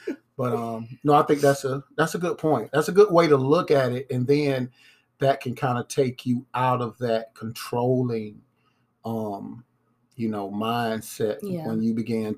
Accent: Tuskegee, Alabama, United States; Because I'm from Alabama.

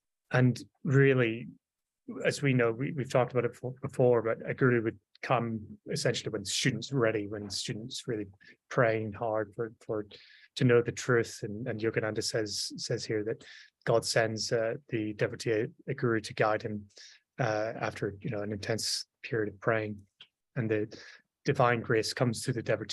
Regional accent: Ireland; Being Irish, I'm not used to it yet.

